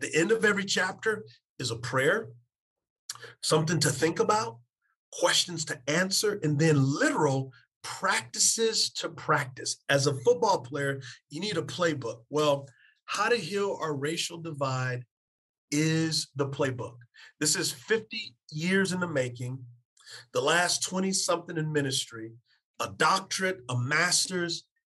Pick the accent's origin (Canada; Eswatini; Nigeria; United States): United States; San Antonio, Texas; So I'm from San Antonio. I'm a pacifist.